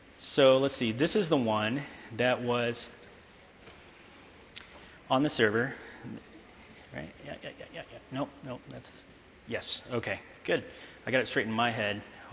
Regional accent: Texas, United States; And I can say that because I'm from Texas, not from Spain.

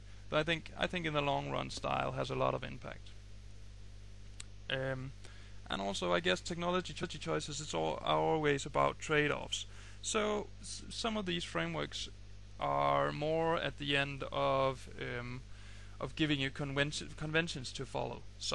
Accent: Denmark; consultancy based in Denmark, where I also live right now. I'm from Denmark

